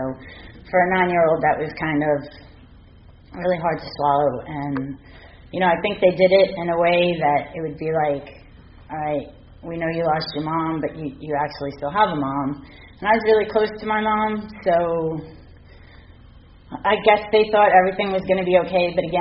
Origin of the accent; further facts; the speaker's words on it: New York City, New York, United States; I grew up in Staten Island, New York. We were very poor. Grew up in a pretty bad neighborhood.